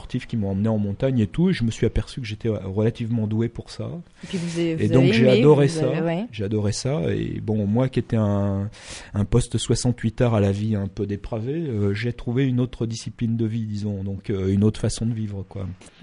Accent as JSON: {"language": "French", "region": "Nouvelle-Aquitaine", "country": "France", "tie": "born or raised there", "moved": "as an adult", "said": "je suis né en Charente-Maritime, j'ai vécu en Charente jusque vers 18 ans."}